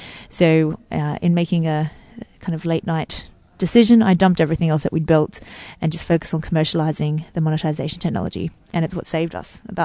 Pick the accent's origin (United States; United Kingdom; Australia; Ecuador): Australia; Sydney, New South Wales; I'm from Sydney.